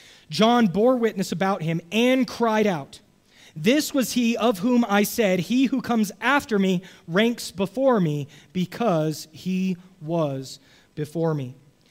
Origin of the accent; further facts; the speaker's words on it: Las Vegas, Nevada, United States; I grew up in Vegas, so I didn't like have a home team to root for.